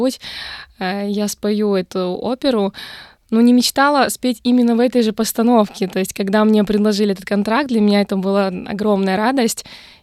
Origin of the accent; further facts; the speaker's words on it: Kazakhstan; born there; also born or lived in Italy; я родилась в Казахстане, но мои корни из России, то есть все мои родственники и мои предки.